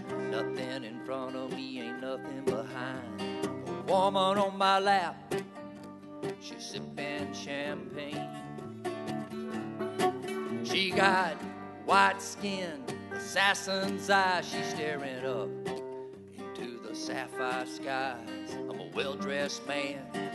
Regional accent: Florida, United States; I am from Wakulla County, and I don't live there now, but that's where I'm from.

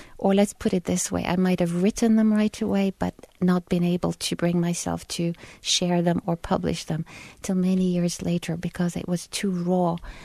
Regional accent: United States; I experienced it first as an American mother and then as a Muslim other.

